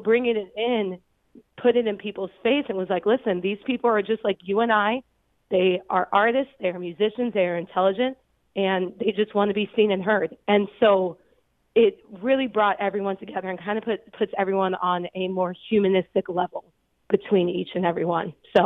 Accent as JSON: {"language": "English", "town": "Lincoln", "region": "Nebraska", "country": "United States", "tie": "born or raised there", "lives_now": "Denver, United States", "said": "Born and raised. I'm from Lincoln. I went to Pius X, and then I went to UNL for my undergrad."}